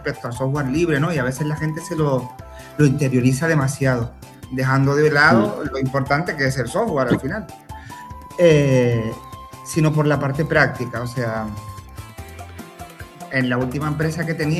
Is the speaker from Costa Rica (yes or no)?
no; Canary Islands, Spain; now in Venezuela; Resido en Venezuela, resido sí, cerca de Caracas. Soy español, soy de Canarias.